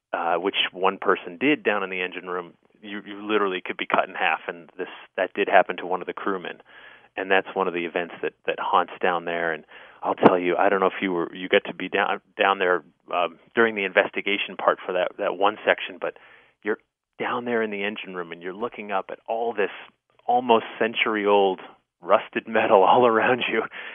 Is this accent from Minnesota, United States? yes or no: no; Newtown, Connecticut, United States; I grew up in Newtown, Connecticut, and it's a great historic little old town.